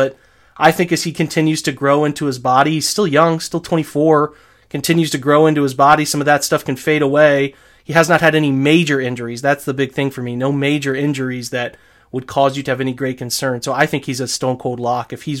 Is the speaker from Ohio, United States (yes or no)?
yes; Cleveland, Ohio, United States; I am from Cleveland.